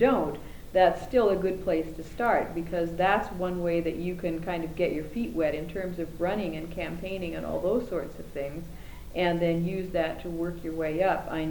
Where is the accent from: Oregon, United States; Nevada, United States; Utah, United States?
Oregon, United States; I'm from Oregon. I live outside of Portland now